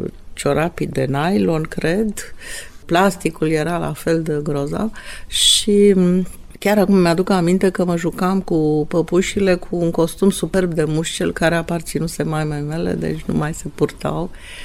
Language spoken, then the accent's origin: Romanian; Bucharest, Romania; Cum v-am spus, eu am crescut în București și atunci mai puțin se purta Ia pe vremea aceea.